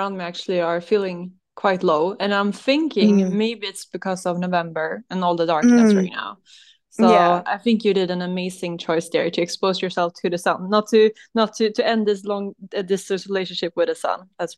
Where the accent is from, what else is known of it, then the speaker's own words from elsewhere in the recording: Sweden; I am from Sweden here, the boring country.